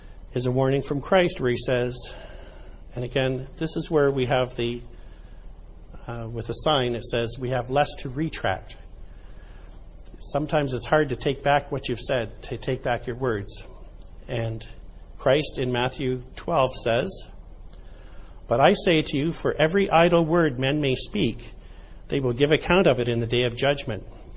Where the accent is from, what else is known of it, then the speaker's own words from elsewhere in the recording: Kingston, Ontario, Canada; I'm from Kingston, and when I think of a guard, I think of the Fort Henry Guard.